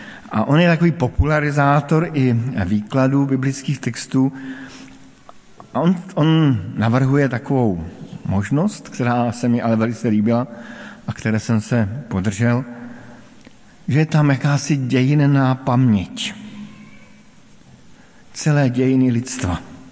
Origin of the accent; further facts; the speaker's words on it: Brno, South Moravian Region, Czechia; Pocházím z Brna a možná, že si vzpomínáte